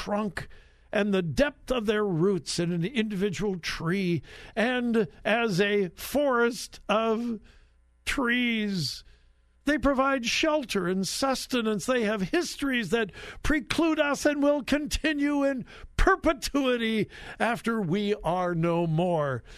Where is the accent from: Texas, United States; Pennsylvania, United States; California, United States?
California, United States; I grew up in Southern California looking at the Trojan.